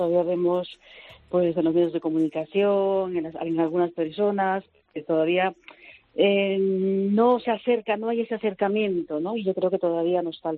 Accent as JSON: {"language": "Spanish", "country": "Peru", "moved": "yes", "said": "yo soy de fuera, yo soy de Perú."}